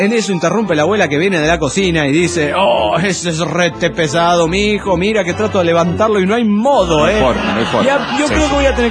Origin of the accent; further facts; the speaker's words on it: León, Guanajuato, Mexico; mujer en la plaza pública de Lyon, Guanajuato, lo arrestaron por 12 horas el pasado día jueves en mi ciudad natal.